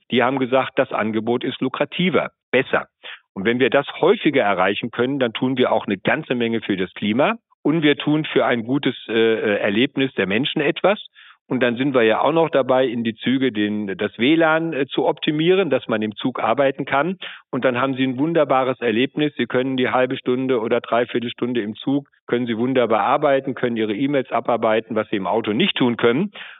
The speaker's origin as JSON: {"language": "German", "town": "Montabaur", "region": "Rhineland-Palatinate", "country": "Germany", "said": "Ich gebe Ihnen ein schönes Beispiel, wo ich herkomme, aus Montabaur, Rheinland-Pfalz."}